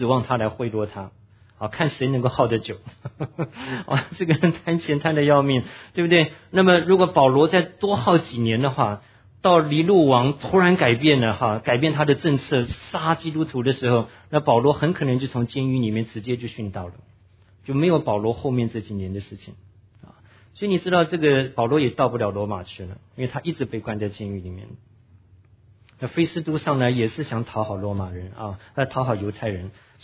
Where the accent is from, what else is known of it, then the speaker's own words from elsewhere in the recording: China; 而且神也真的使用我们中国人啊